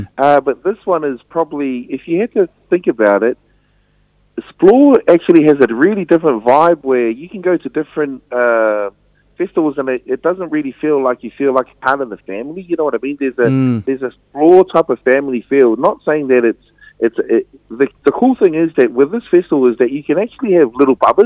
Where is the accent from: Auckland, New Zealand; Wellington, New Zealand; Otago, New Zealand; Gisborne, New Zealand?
Wellington, New Zealand; I'm from Wellington, but also I've, you know, travelled the world extensively